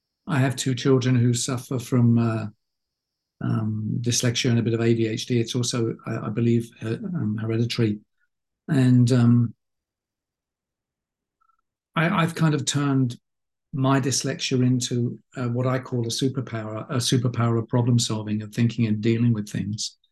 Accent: United Kingdom; as a Brit, one of the things that fascinates me about America

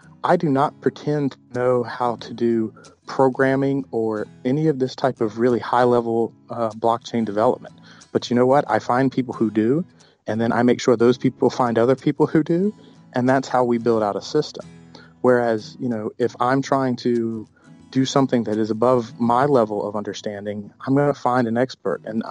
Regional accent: South Carolina, United States; I'm from South Carolina and we don't have a land registry that's, available in all counties.

